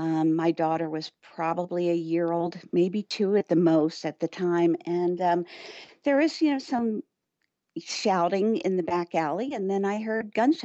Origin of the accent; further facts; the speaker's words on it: Oakland, New Jersey, United States; Well, I grew up right outside of Camden, but it could have been 3 hours away. I grew up in a town called Oakland, New Jersey, which was about maybe 6 miles from Camden.